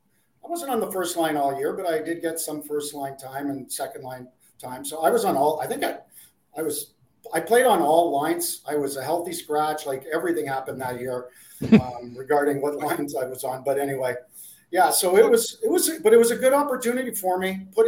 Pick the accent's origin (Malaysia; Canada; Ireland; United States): Canada; Ottawa, Ontario; I grew up in Ottawa.